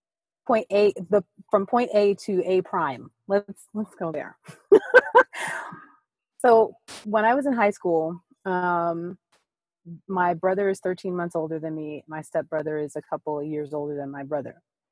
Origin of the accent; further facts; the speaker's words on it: Long Island, New York, United States; I grew up on Long Island.